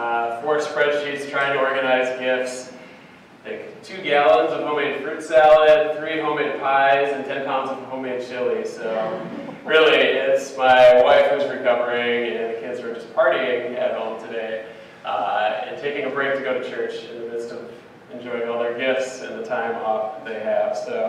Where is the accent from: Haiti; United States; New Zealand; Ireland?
United States; Wisconsin; born there; I was born in Wisconsin, but I keep telling people my body is more suited for Texas